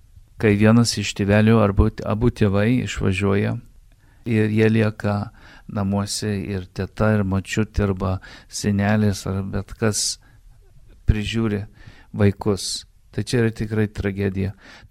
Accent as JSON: {"language": "Lithuanian", "town": "Toronto", "region": "Ontario", "country": "Canada", "tie": "born or raised there", "said": "tėvai atsidūrė Kanadoje po karo, po antrų pasaulinių karų kaip dipukai, ir aš užaugau Toronte Kanadoje"}